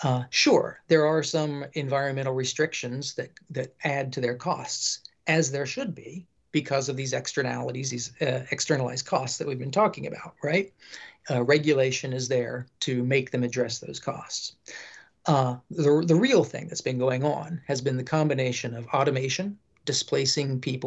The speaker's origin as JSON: {"language": "English", "region": "West Virginia", "country": "United States", "tie": "born or raised there", "said": "You can't drive through my home state of West Virginia or other parts of coal-producing Appalachia"}